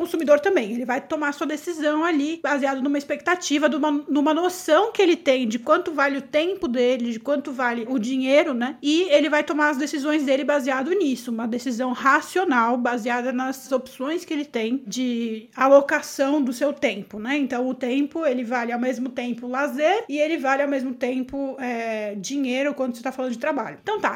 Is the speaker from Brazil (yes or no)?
yes; Brazil; porque eu sou brasileira